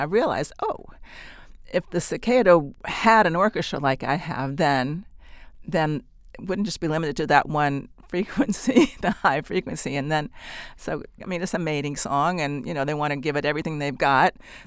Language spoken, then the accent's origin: English; North Carolina, United States; I grew up in North Carolina on the coast, and of course we have those summer sounds too, like we have in South Carolina, and I was living in South Carolina